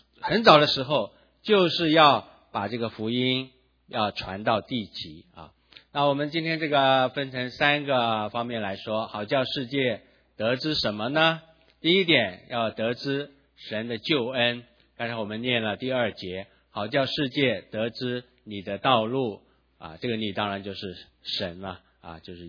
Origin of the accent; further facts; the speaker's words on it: Taiwan; 像我在台湾长大，台湾也有很多美男浸信会啊，像我们也是美男浸信会的教会。